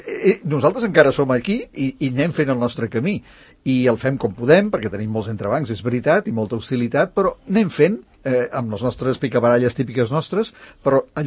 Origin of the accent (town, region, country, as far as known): Catalonia, Spain